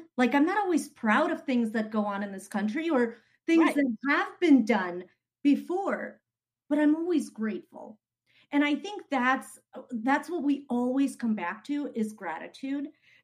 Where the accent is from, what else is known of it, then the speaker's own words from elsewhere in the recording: Uzbekistan; So I say I'm from Russia because at one point Uzbekistan was part of USSR.